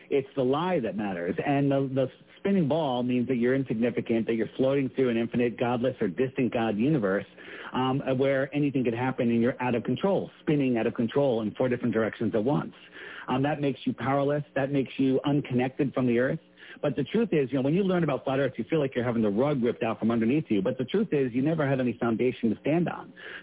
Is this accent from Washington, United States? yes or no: no; Connecticut, United States; You know, I grew up in the East Coast in Fairfield County. You know, I live in this bubble.